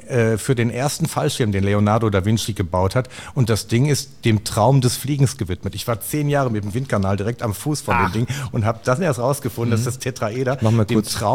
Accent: Hattingen, North Rhine-Westphalia, Germany; moved away as an adult; now in Bottrop, Germany; Nein, ich bin Wahlbottropper, weil ich hier hingezogen bin, weil ich den Windkanal hier gebaut habe. Ich bin aufgewachsen in Hattingen, das ist andere Seite.

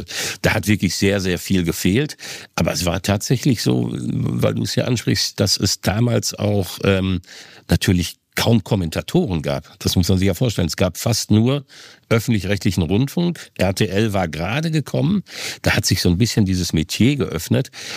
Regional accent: Essen, North Rhine-Westphalia, Germany; bis ich am 11. März 1990 in meiner Heimatstadt Essen zum ersten Mal kommentiert habe

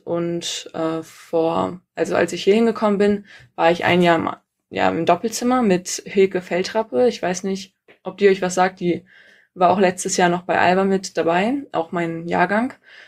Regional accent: Rostock, Mecklenburg-Vorpommern, Germany; now in Berlin, Germany; Bin ich in Rostock aufgewachsen.

